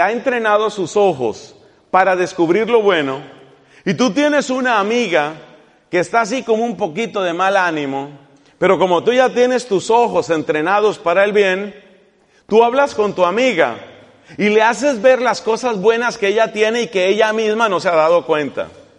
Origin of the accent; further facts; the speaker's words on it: Colombia; moved away; Resulta que en mi país hace mucho tiempo se ha vuelto común que las parejas se digan mijo, mija, como decir mi hijo, mi hija, ¿no? Es un modo cariñoso que tienen de hablarse muchos colombianos en la pareja.